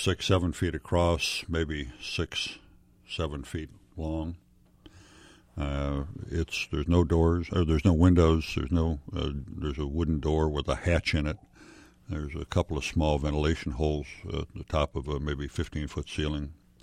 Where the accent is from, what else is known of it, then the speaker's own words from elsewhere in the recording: Chicago, Illinois, United States; I'm from Chicago area.